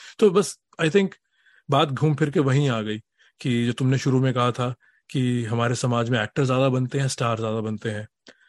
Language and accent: Hindi; Delhi, India; now in Boston, United States; जैसे मैं दिल्ली से हूँ, मैं खाने का एग्जाम्पल दूंगा, तो मैं 27 साल से बॉस्टन में ये कंपेयर कर रहा हूँ